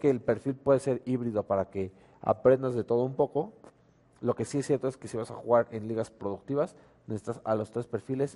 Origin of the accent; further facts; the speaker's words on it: Tulancingo, Hidalgo, Mexico; en una casa en Tulancingo Hidalgo, de donde yo soy